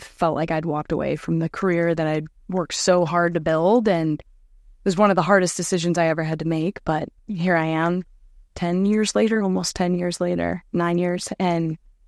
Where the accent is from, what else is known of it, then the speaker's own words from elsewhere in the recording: Cleveland, Ohio, United States; Cleveland, Ohio.